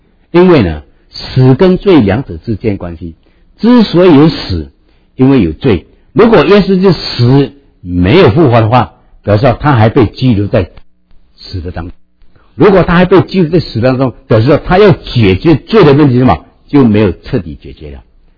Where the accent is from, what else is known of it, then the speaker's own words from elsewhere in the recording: Malaysia; 我从马来西亚来，马来西亚我还以前在马来西亚我负责一间神学院，叫做马来西亚圣经神学院。